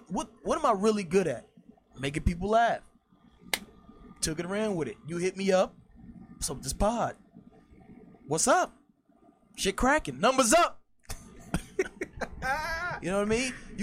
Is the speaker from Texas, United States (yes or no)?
no; New York, United States; I came from New York.